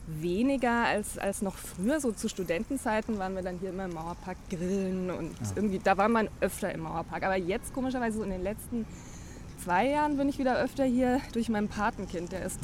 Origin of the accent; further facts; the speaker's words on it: Bayreuth, Bavaria, Germany; Ich komme ja aus Bayreuth, insofern.